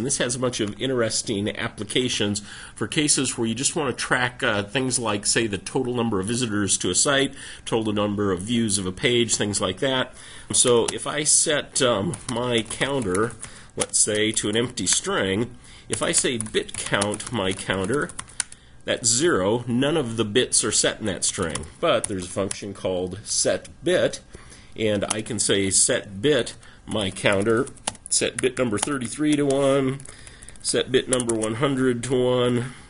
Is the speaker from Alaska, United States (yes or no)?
no; Bozeman, Montana, United States; That's my hometown, Bozeman.